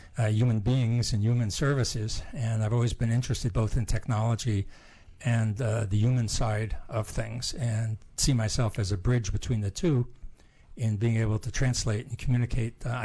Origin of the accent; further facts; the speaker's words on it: Bronx, New York, United States; I grew up in the Bronx.